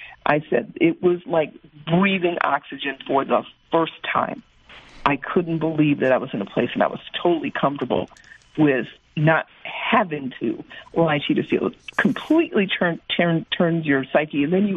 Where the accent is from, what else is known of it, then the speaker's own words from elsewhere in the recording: Detroit, Michigan, United States; You have to remember, I came from Detroit, a predominantly black community